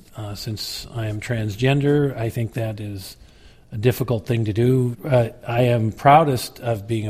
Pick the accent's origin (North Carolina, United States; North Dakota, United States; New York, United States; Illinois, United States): North Dakota, United States; You grew up in South Dakota, right? I'm from North Dakota.